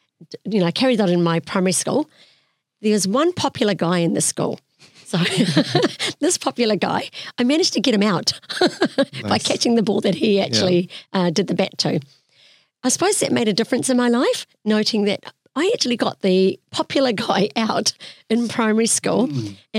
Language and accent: English; India; I suppose being an Indian female, being brought up in a family, like I'm talking big families, we're not talking about small families.